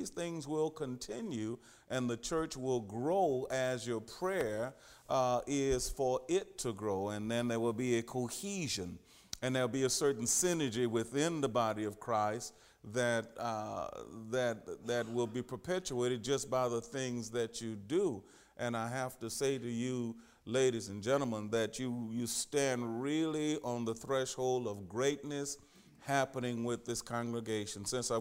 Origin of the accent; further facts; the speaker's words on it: Louisiana, United States; simply because you all know I'm from Louisiana, and it looked like you fixed all of my Louisiana favorites.